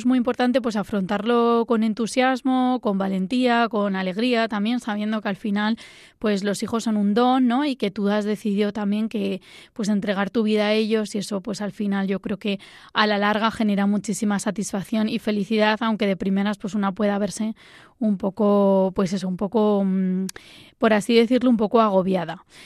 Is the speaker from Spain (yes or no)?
yes; Madrid, Community of Madrid, Spain; soy de Madrid, tengo 35 años